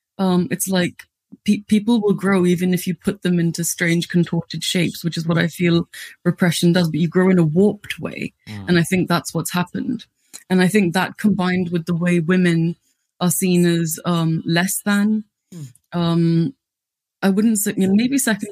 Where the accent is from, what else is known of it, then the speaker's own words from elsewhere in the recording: Delhi, India; So I grew up in Delhi. I'm Sikh, so I come from the Sikh community. And it was, not an easy place to grow up necessarily.